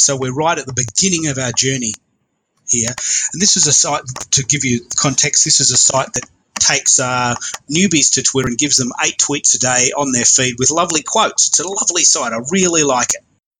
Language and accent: English; Australia; I'm an Aussie in Melbourne, Australia.